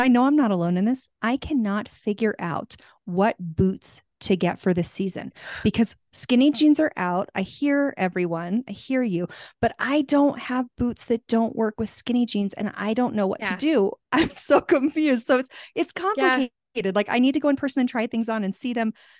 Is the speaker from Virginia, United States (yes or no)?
no; Tucson, Arizona, United States; also born or lived in California; now in Santa Fe, United States; I'm not going out because I'm from Tucson. So I'm from hot weather, warm. Yeah. I lived in California for 20 years.